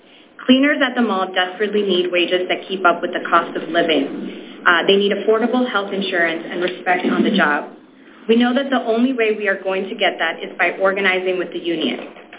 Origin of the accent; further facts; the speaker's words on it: Colombia; moved away as an adult; now in United States; I'm originally from Colombia and moved to the U.S. with my family and with my wife 3 years ago.